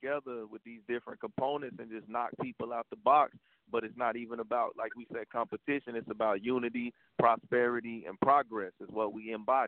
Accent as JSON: {"language": "English", "region": "North Carolina", "country": "United States", "tie": "born or raised there", "said": "And then when the rapper … from my home state right there in the 704 Charlotte, North Carolina"}